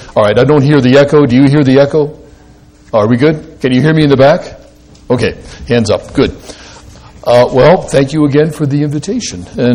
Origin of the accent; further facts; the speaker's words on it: Pittsburgh, Pennsylvania, United States; you know, I'm a city boy, you know, I grew up in the city. I grew up in Pittsburgh. I'm a Pittsburgh kid.